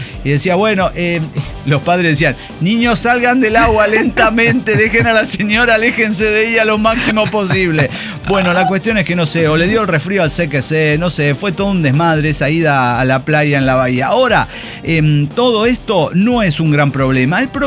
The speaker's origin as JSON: {"language": "Spanish", "country": "Peru", "said": "O sea, como peruana yo hay alergias."}